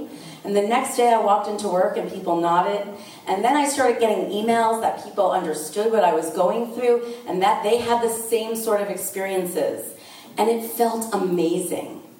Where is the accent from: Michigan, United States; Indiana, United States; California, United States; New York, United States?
New York, United States; I am from Long Island, so I think that makes it okay.